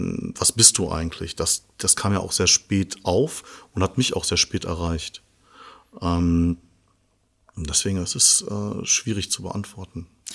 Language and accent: German; Bochum, North Rhine-Westphalia, Germany; bin Afghaner. Das war, so bin ich aufgewachsen. Oder halt, ich bin Ausländer. Und ich bin 1980 geboren in Bochum. Ich bin in der Bochumer Hustadt halt auch groß geworden.